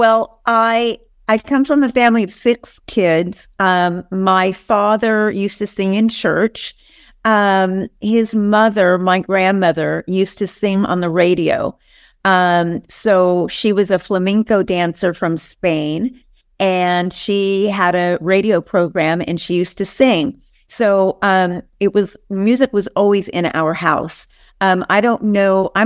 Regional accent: New Mexico, United States; And then growing up in New Mexico, I was in girls' choir.

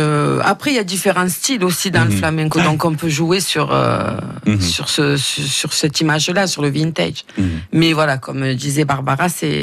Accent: Marseille, Provence-Alpes-Côte d'Azur, France; born there; Donc, moi, je suis née à Marseille et j'ai commencé le flamenco... pas très jeune

